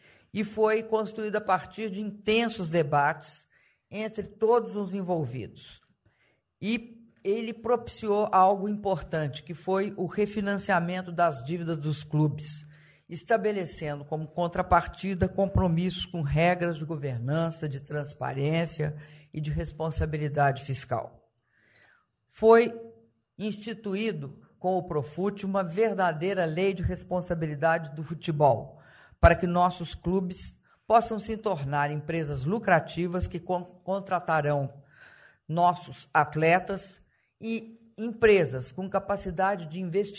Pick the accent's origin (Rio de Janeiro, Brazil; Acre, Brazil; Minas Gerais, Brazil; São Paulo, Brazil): Minas Gerais, Brazil; Como mineira, vejo com satisfação os dois maiores clubes de futebol de Minas Gerais entrarem nesse grupo.